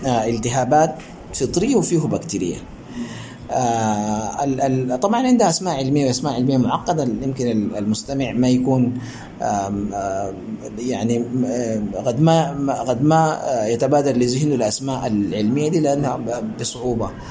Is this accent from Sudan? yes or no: yes; Sudan; غالب الالتهابات الموجودة عندنا في السودان, طبعا موجود عندنا في السودان هنا في الجزيرة